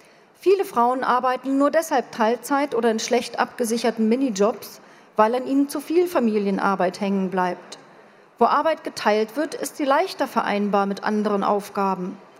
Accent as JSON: {"language": "German", "region": "East Germany", "country": "Germany", "said": "da können wir als Ostdeutsche viel stolzer darauf sein, als wir das oft sind"}